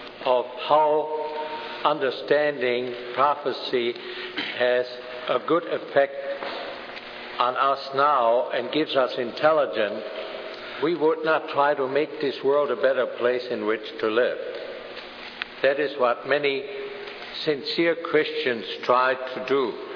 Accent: Germany; accent: German; English is a second language; And I met a Jew out in California, and he noticed my German accent.

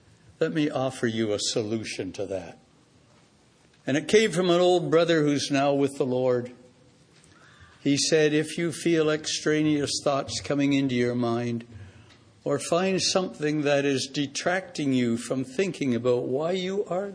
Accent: Hamilton, Ontario, Canada; I grew up in Hamilton, Ontario, Canada

